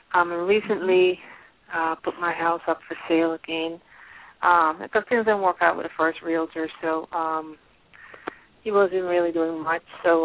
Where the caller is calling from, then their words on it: Pennsylvania, United States; I am calling from Pennsylvania.